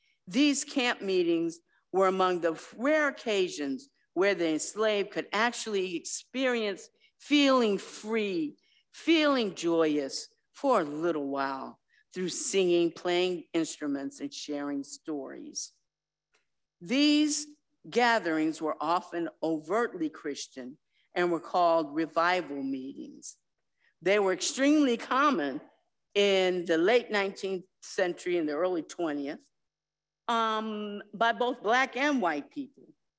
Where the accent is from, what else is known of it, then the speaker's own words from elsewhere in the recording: Chicago, Illinois, United States; also born or lived in South Africa; in South Africa, I was always accused of being a gangster because I was from Chicago.